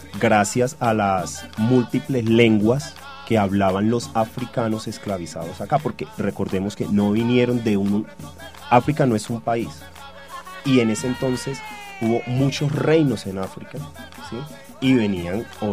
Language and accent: Spanish; Chocó, Colombia; Nosotros venimos del Chocó, y cuando digo nosotros es toda mi familia, especialmente de unos municipios muy hermosos como lo son Ismina, como lo son Quibdó, Bagadó.